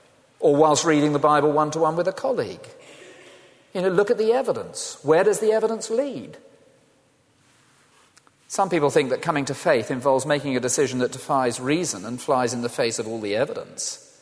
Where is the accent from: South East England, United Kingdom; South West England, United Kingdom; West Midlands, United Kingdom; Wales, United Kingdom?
South West England, United Kingdom; I grew up in the West Country in a small village.